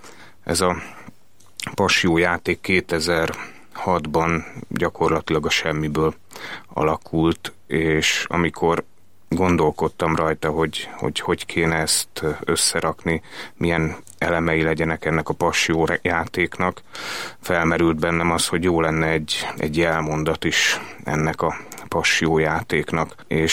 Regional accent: Gödöllő, Pest, Hungary; Én Mária besnyői születésű vagyok, Gödöllő Mária besnyői részén születtem. Egész pontosan a Mária besnyői, most már bazilika, akkor még Kegyhely tövében nőttem föl a Hétház utcában, ami közvetlen ott a Kegyhelynek a terén

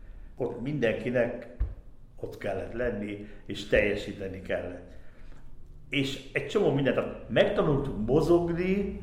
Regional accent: Budapest, Hungary; born there; Én Budapesten születtem, a testvéreim azok mind más-más városban

